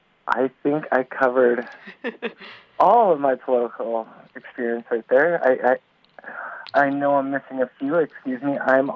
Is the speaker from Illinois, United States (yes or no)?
no; Bemidji, Minnesota, United States; I'm from Bemidji, Minnesota, and I come from the tribe Turtle Mountains over in North Dakota.